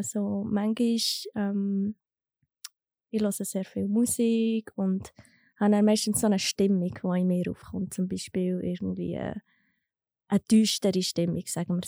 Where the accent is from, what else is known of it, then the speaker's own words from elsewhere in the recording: Thun, Bern, Switzerland; Ich komme aus Thun ursprünglich.